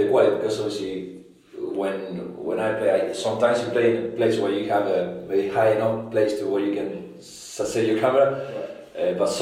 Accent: Buenos Aires, Argentina; I'm from Buenos Aires, the capital, so a big city, a bit like London. I had a lot of friends around, and I had a nice childhood really, working class parents.

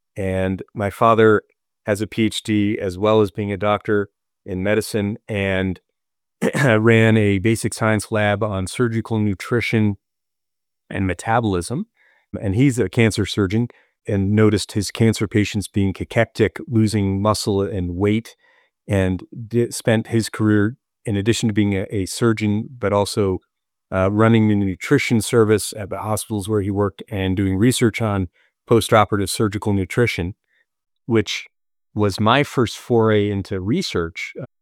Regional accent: Boston, Massachusetts, United States; also born or lived in Los Angeles / upstate New York; I was born in Boston and was raised in Boston and then Los Angeles and then upstate New York and then embarked on my journey in academia

